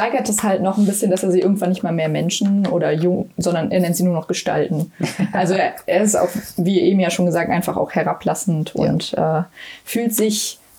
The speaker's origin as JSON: {"language": "German", "town": "Cologne", "region": "North Rhine-Westphalia", "country": "Germany", "said": "Ich kenne Krapfen, also ich komme aus Köln."}